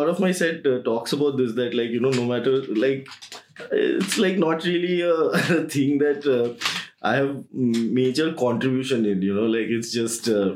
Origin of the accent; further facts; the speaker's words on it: Kolkata, West Bengal, India; now in Mumbai, India; I'm from Kolkata. I moved to Mumbai a few years back.